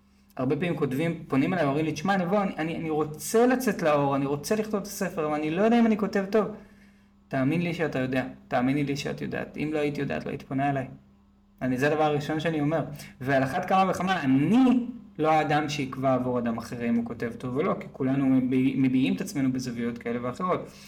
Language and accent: Hebrew; Tel Aviv, Tel Aviv District, Israel; ואני עוד מרגיש שהיו לי נסיבות מקלות כי גדלתי בתל אביב.